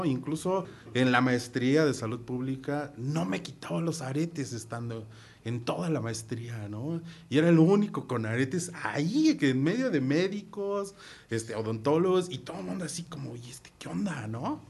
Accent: Xalapa, Veracruz, Mexico; born there; aunque yo soy nacido en Jalapa, mi papá era de Acapulco, Guerrero, y mi mamá de Puebla.

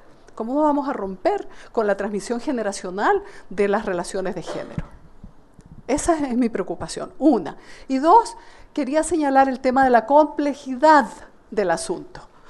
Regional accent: Nicaragua; Yo vengo de Nicaragua

